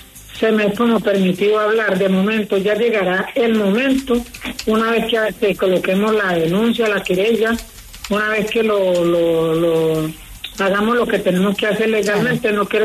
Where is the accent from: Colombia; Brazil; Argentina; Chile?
Colombia; aunque no estamos en Colombia, somos colombianos, estemos donde estemos.